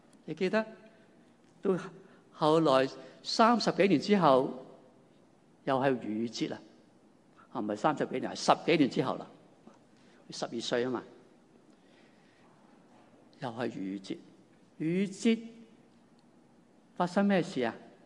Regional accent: Hong Kong; 跟我们中国人、香港人对于人生阶段的理解不一样

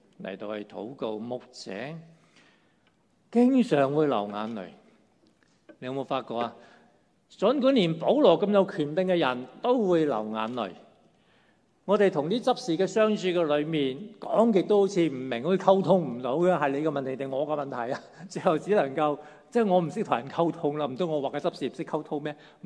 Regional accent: Guangdong, China; 我哋广东人都识讲啦。

